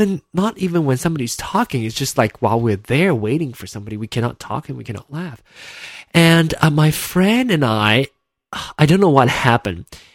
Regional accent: Malaysia; I'm from Malaysia. I grew up in Malaysia

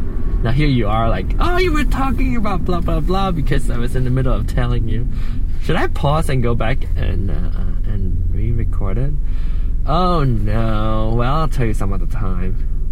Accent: Penang, Malaysia; accent: Penang Hokkien; first language Penang Hokkien; English is a second language; Penang Hokkien is a dialect that I use, that's my mother tongue.

